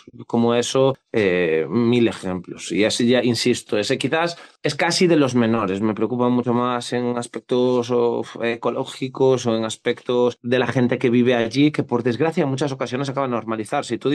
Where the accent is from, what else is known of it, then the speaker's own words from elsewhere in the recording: Pontevedra, Galicia, Spain; en Lourizán, que es de donde soy yo, que es una parroquia de Pontevedra